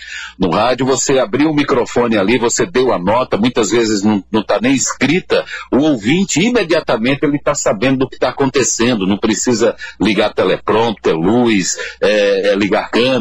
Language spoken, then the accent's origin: Portuguese; Petrolina, Pernambuco, Brazil; moved away as an adult; eu saí de Petrolina com a mão na frente e outra atrás, essa é a verdade. Eu saí de Petrolina muito novo, recém-casado, com filho.